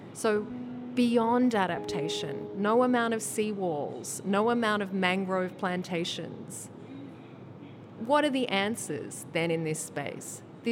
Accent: Australia; I'm Australian. I'm a woman of color. I have a long, complex history. I've lived and worked in the Pacific for many, many years

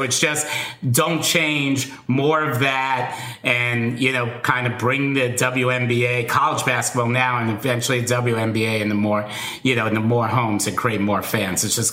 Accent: New York City, New York, United States; I grew up in New York City, been disappointed for a long part of my life, yeah.

